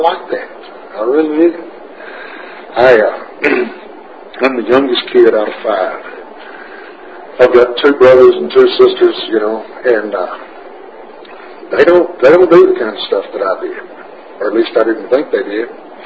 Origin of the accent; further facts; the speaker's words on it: Corsicana, Texas, United States; The first meeting that I made in Alcoholics Anonymous after, in my hometown, of course, Corsicana, after that first meeting there in Waco